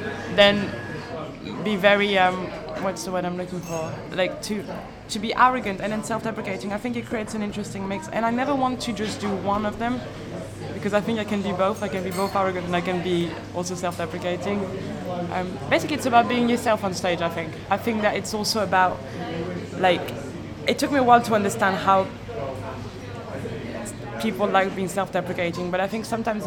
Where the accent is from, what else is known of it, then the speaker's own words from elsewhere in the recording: Paris, Île-de-France, France; English is a second language; now in Birmingham, United Kingdom; Sometimes I think about how ridiculous it is that I'm from Paris and I do stand up in Birmingham.